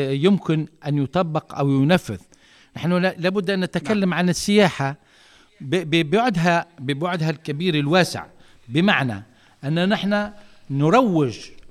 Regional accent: Algeria; وكان احنا في الجزائر

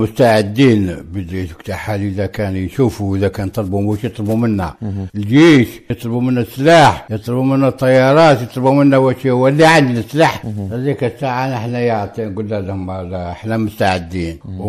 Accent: Algeria; رانا هنا رانا موجودين هنا يا كجيش كمجاهدين كجزائريين كعرب

